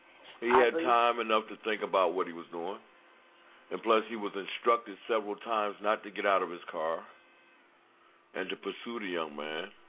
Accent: United States; It's really, it kind of makes me sad to be an American, to say that I am an American

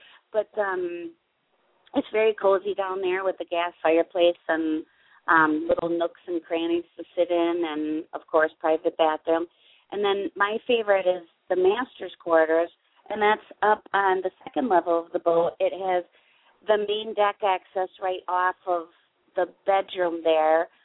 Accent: Minnesota, United States; accent: Minnesota; And you might love this with my Minnesota accent, but I always say I'm a boater with no motor.

